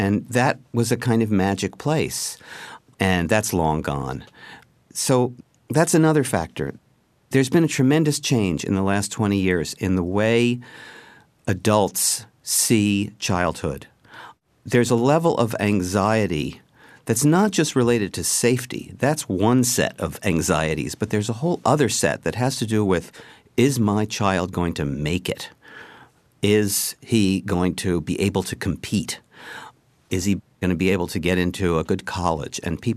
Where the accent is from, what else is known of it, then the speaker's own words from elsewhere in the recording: Teaneck, New Jersey, United States; I grew up in Teaneck, New Jersey, which is right outside New York City.